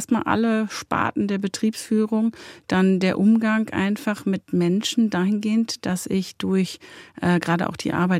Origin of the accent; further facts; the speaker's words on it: Coesfeld, North Rhine-Westphalia, Germany; Ja, und da hat es mich zurück in meine Heimat, das Münsterland, gezogen.